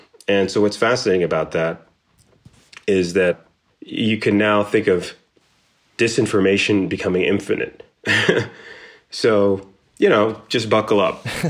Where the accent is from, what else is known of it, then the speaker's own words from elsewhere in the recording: Washington, District of Columbia, United States; I grew up in Washington, D.C.